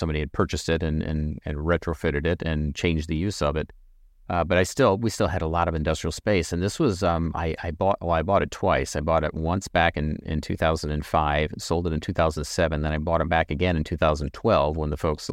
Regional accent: Indianapolis, Indiana, United States; It was based out of Indianapolis here, my hometown.

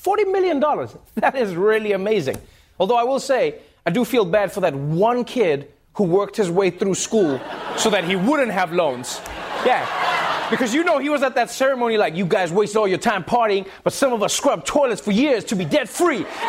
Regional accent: South Africa; some news coming out of my home country, South Africa.

